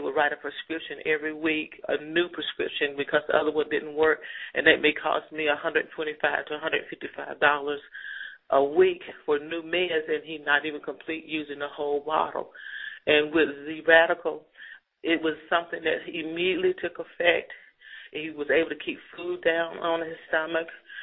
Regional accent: Greensboro, North Carolina, United States; giving the testimony on behalf of my husband, John, and we're from Greensboro, North Carolina.

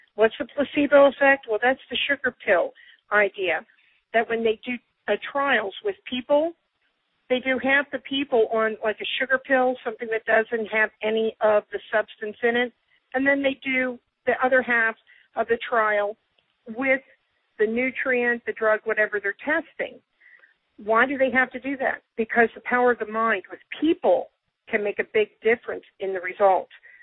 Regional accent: Fredericksburg, Pennsylvania, United States; I'm from Fredericksburg, Pennsylvania.

